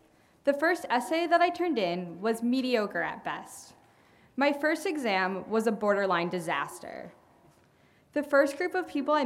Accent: Fort Wayne, Indiana, United States; I'm a senior from Fort Wayne, Indiana.

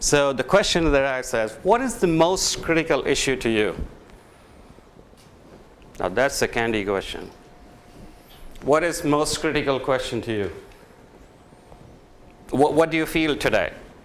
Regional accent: India; when I was growing up in India and I came to the high school

